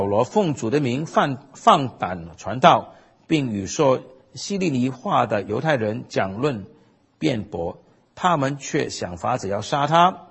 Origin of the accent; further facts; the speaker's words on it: Hong Kong; 我的父母亲是在1949年前后到香港，所以我的确是在一个殖民地长大的。我念中学的时候，我们的学校学校的名字是伊丽莎白中学 Queen Elizabeth School